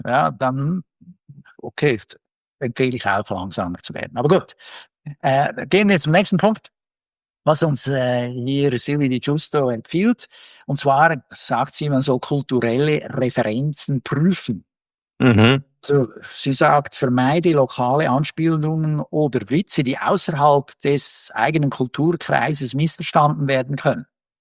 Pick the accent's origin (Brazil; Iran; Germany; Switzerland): Switzerland; Bern; Insbesondere als ein Schweizer, insbesondere als einer, der aus Bern kommt.